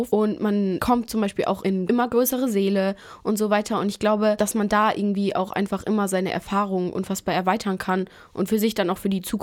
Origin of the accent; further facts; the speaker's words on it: Karlsruhe, Baden-Württemberg, Germany; Also ich komme ja aus Karlsruhe. Also ich bin hier geboren und auch aufgewachsen.